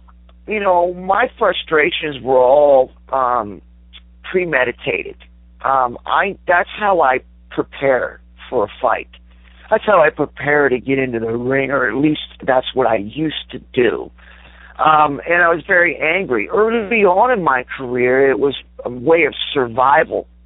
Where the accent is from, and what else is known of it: Susanville, California, United States; born or raised there